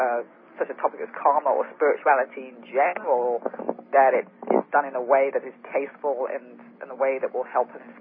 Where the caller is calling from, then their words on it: New York, United States; because we're calling from New York, in case listeners out there didn't realize